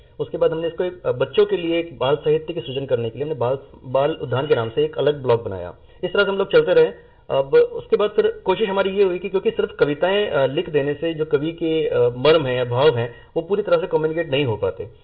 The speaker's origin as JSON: {"language": "Hindi", "region": "Delhi", "country": "India", "tie": "born or raised there", "also_born_or_lived": "Kochi, Kerala", "said": "मैं मूल रूप से केरला से बिलोंग करता हूँ, और केरला के एक कोच्चि में एक छोटा सा गाँव है, वहाँ से मैं बिलोंग करता हूँ। तो अब ये 4 साल की उम्र में दिल्ली आ गया था, और तब से दिल्ली में ही हूँ"}